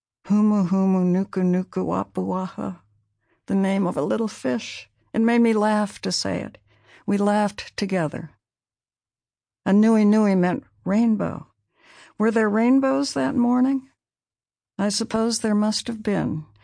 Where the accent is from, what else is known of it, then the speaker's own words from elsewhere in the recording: Honolulu, Hawaii, United States; born there; I was born in Honolulu in 1937.